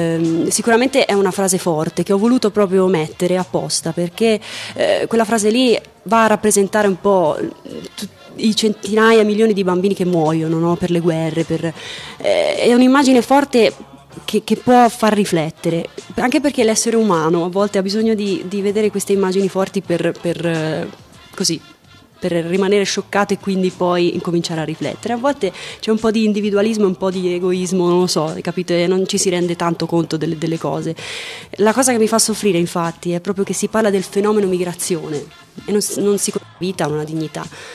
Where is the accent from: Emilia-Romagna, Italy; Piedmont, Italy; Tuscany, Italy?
Tuscany, Italy; Sai, noi toscanacci siamo tutti un po' pazzi